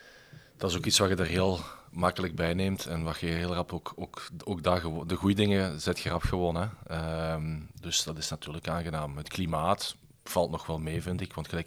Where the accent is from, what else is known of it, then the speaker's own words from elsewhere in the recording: Belgium; Ja, ik ben Belg